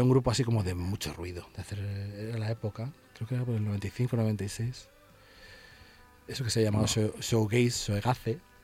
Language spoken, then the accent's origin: Spanish; Alcorcón, Community of Madrid, Spain; yo soy de Alcorcón, he crecido en Madrid